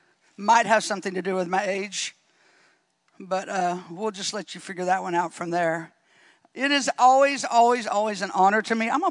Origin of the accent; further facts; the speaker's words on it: Arkansas, United States; I'm going to ask Arkansas just because I'm from Arkansas, if you'll indulge me.